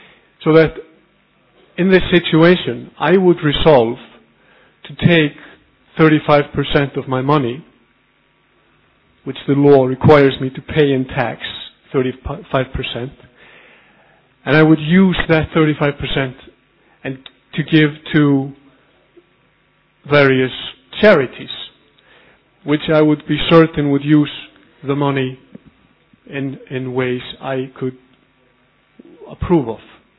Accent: Iceland; I come from Iceland.

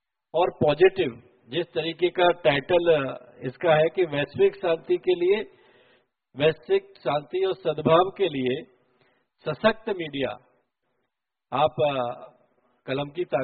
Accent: Bulandshahr, Uttar Pradesh, India; क्योंकि मैं बुलंदशहर से हूं और मेरा एरिया ज्यादातर गांव का एरिया है, अभी भी 90% आबादी गांव में ही रहती है मेरे क्षेत्र में।

